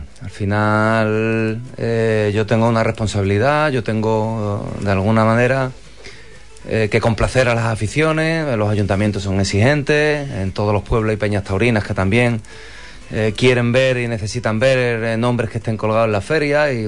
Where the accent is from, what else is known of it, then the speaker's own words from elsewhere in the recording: Huelva, Andalusia, Spain; como hombre de Huelva tengo que apostar por los hombres de mi tierra